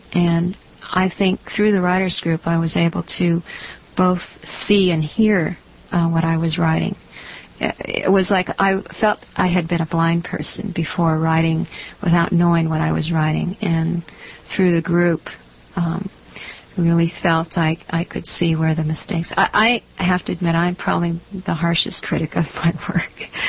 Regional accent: United States; even though I'm very American and I stood out like a sore thumb in China

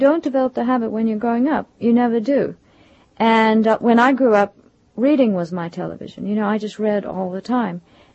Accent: South Africa; what's interesting about growing up in South Africa relative to the novel

